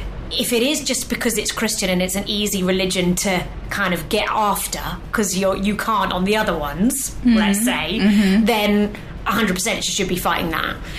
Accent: London, United Kingdom; I'm from London originally, hugely multicultural

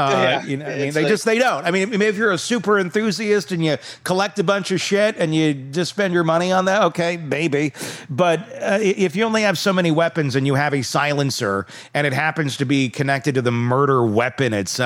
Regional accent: Wisconsin, United States; I mean, I grew up in Wisconsin amongst hunters

